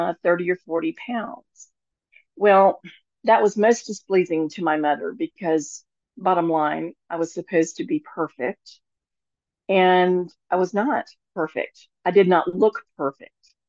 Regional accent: Deep South, United States; Now, I'm from the Deep South, so I learned, the proper w aspects of being a lady, and I knew how to interact with people.

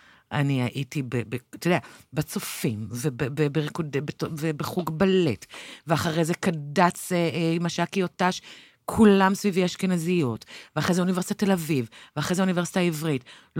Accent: Central District, Israel; גדלתי בעיר מעורבת במרכז ישראל. אתה יודע, השכנים שלי היו אשכנזים, והכיתה שלי חצי-חצי.

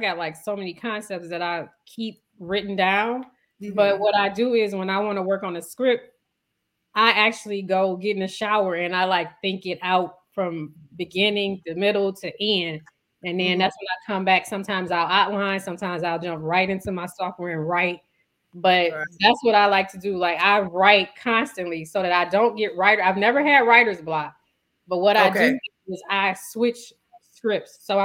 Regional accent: Detroit, Michigan, United States; I am a writer, director, producer out of Detroit. I'm from the East Side.

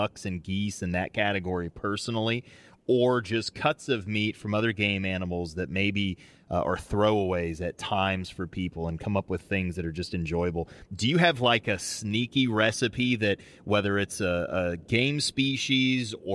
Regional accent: Colorado, United States; also born or lived in Idaho; I grew up out west. I'm from Colorado and Idaho originally.

